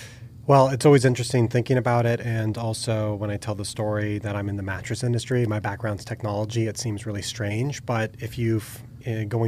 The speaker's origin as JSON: {"language": "English", "town": "Bethlehem", "region": "Pennsylvania", "country": "United States", "tie": "born or raised there", "said": "Yeah, so I grew up in the Bethlehem area, which is the east side of Pennsylvania."}